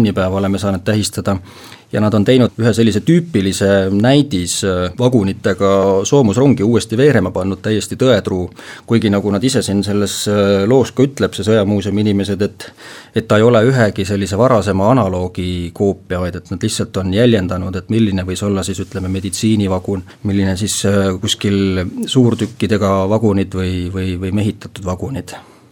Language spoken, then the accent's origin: Estonian; Kohtla-Järve, Ida-Viru County, Estonia; minu kodukandis Ida-Virumaal Kohtla-Järve on üks selline õõnsaks kaevatud maapinnal olev linn